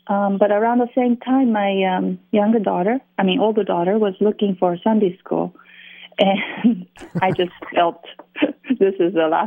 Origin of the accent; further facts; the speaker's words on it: Japan; Yes, really surprised me too, because growing up in Japan and going to Christian school, but the last thing I thought was to go to church.